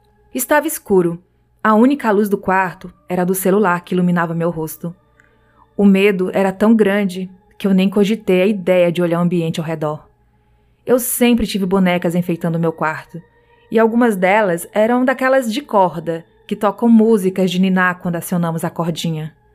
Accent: Manaus, Amazonas, Brazil; sou de Manaus, Amazonas

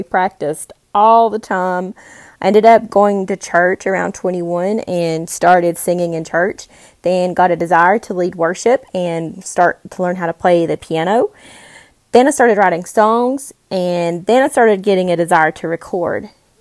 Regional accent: North Carolina, United States; I'm from the Appalachian Mountains of North Carolina. Our musical influence here is the roots of country, which is known as hillbilly music, folk music, Irish ballads, bluegrass, hymns.

